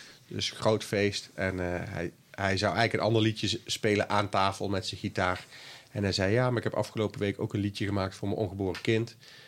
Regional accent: Boxmeer, North Brabant, Netherlands; born there; Dus hij was jarenlang wethouder in het dorp waar ik geboren ben.

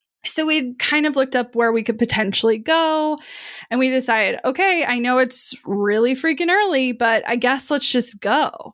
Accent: Midwest, United States; And like, I'm from the Midwest and used to a lot of trees, but it's just different there.

